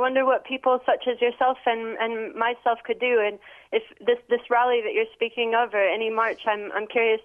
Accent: United States; I am slightly a feminist, and I am unfortunately an American

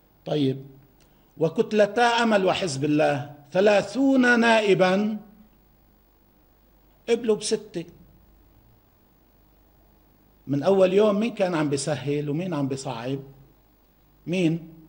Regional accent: Lebanon; طالما النظام عندنا بلبنان نظام طائفي

